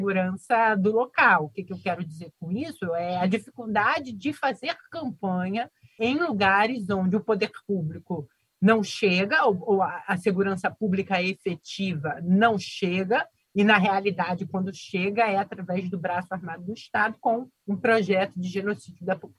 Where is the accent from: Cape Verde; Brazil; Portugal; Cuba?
Brazil; Rio de Janeiro; born there; o Engenho da Rainha, porque é um bairro onde, o bairro onde eu nasci, né?